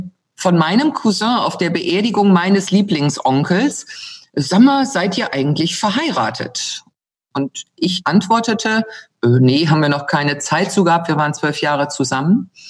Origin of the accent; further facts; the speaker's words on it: Germany; moved away; Also eins nehme ich vorweg, es hat nie etwas damit zu tun, dass ich Deutschland nicht liebe. Es wird immer meine Heimat bleiben.